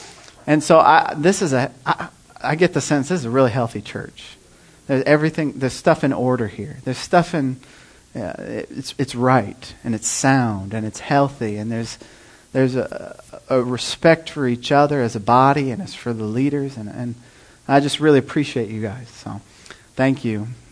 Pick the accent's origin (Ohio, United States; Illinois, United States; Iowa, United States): Iowa, United States; Marshalltown; And like you said, we're from Marshalltown, Iowa, a Great Commission Church.